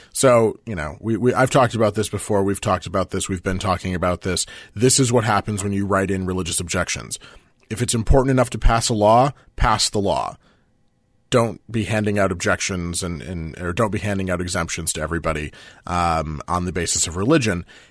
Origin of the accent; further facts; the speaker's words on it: Michigan, United States; Tim Walberg of Michigan, from my home state of Michigan